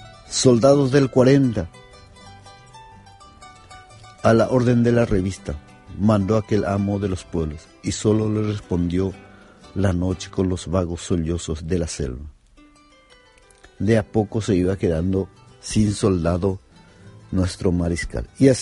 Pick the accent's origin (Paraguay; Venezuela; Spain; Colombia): Paraguay; nosotros como paraguayos nos enfrentamos a 3 países, contra 3 países unidos.